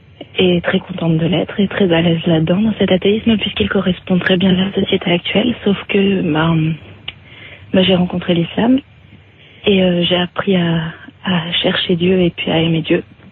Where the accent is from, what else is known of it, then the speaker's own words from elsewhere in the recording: France; je suis française, née de parents français. J'ai grandi en France dans la religion catholique, et puis je me suis posé plein de questions à l'adolescence, et je suis devenue athée.